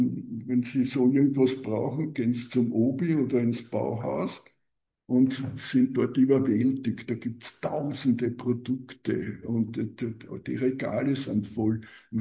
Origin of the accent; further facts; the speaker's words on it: Gersthof, Vienna, Austria; in meiner Kindheit, ich bin in Gersthof aufgewachsen